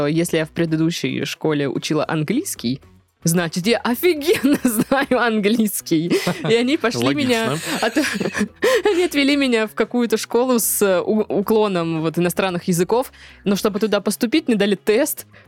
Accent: Orenburg, Orenburg Oblast, Russia; now in Krasnodar, Russia; Я помню, что я проходила тест, я, короче, переехала тогда из Оренбурга сюда, в Краснодар, и надо, типа, в школу устраиваться зачем-то.

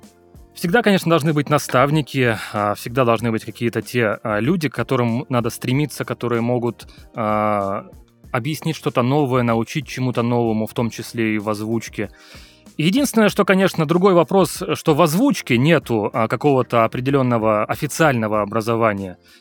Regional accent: Far North, Russia; Я сам вообще с Крайнего Севера, да, у нас помимо авиасообщения можно товар доставить либо по Зимнику, да, по Оби

